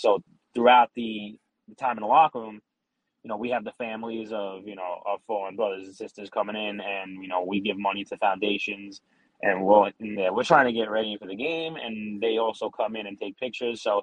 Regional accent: Staten Island, New York, United States; we grew up in Staten Island.

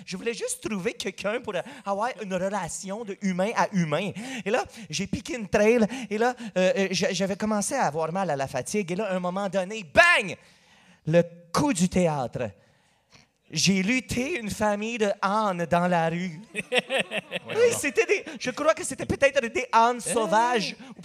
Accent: Limoges, Ontario, Canada; born there; Moi, je suis franco-ontarien. ça veut dire que je suis né dans le Franco-Ontario. J'étais né dans la ville de Limoges, en Ontario.

